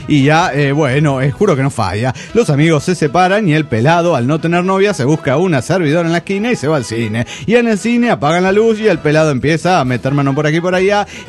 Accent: Córdoba, Argentina; de Córdoba, Argentina.

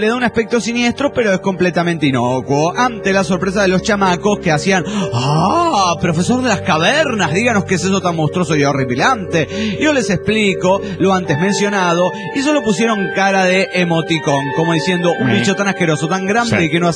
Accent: Juliaca, Puno, Peru; de Juliaca, Perú.

